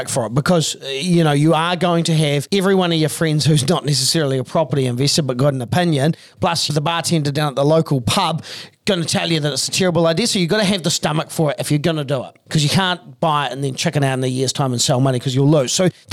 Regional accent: Canterbury, New Zealand; because I'm from Canterbury and you can buy two properties in Christchurch for the price of one Auckland historically.

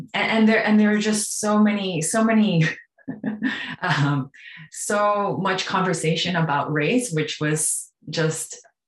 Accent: Japan; I think growing up in Japan, my mother always told me, you're American. And I actually only have US citizenship.

